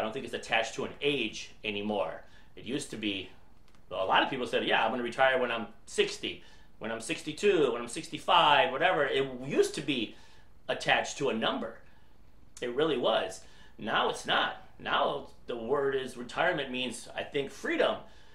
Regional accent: Michigan, United States; a lot of people, I'm from Michigan, a lot of people growing up have always had the dream of, I want to retire in Florida or someplace warm.

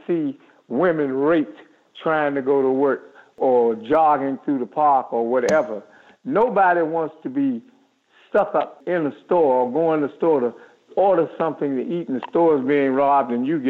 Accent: United States; As a young man, I grew up in Washington, and they had a beat police who walked the beats, and this was his area.

